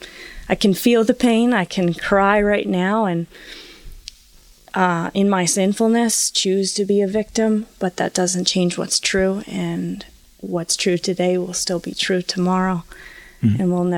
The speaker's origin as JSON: {"language": "English", "town": "Fonda", "region": "New York", "country": "United States", "tie": "born or raised there", "said": "I'm in the middle of making a transition right now, back to my hometown in Fonda, New York."}